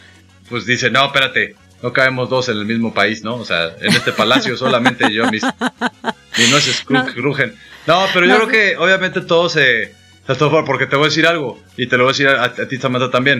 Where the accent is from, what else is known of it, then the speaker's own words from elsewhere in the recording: Mexico; Yo soy mexicano